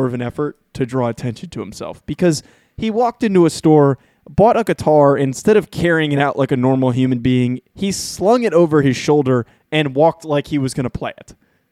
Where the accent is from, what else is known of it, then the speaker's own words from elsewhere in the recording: New Jersey, United States; accent: New Jersey; now in California, United States; Inflection on some of my words because of my New Jersey accent, and I fought the hell out of that.